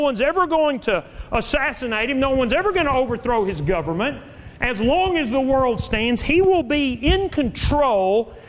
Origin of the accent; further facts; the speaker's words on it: Texas, United States; born there; Even better than that is I'm a Texan, born a Texan. My kids are Texan.